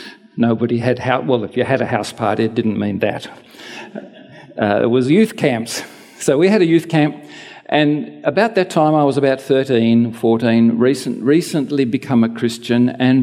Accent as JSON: {"language": "English", "town": "Sydney", "region": "New South Wales", "country": "Australia", "tie": "born or raised there", "lives_now": "Tasmania, Australia", "said": "when I was growing up in Sydney, in the Anglican system in Sydney"}